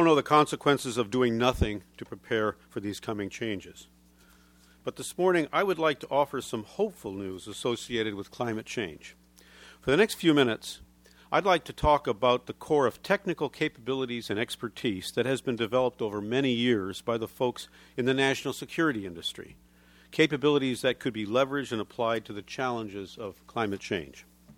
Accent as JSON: {"language": "English", "town": "Los Angeles", "region": "California", "country": "United States", "tie": "born or raised there", "said": "a climate change conference of the governors in Los Angeles, which is my hometown"}